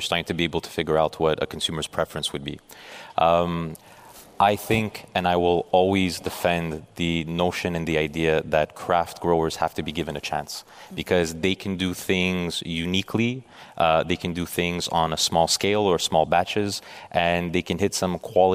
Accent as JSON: {"language": "English", "country": "Canada", "tie": "born or raised there", "said": "Growing up in Canada"}